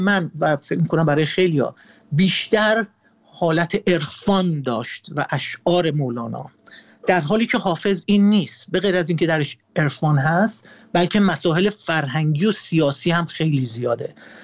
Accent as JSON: {"language": "Persian", "country": "Iran", "said": "این از جهت اینی که من ایرانیم."}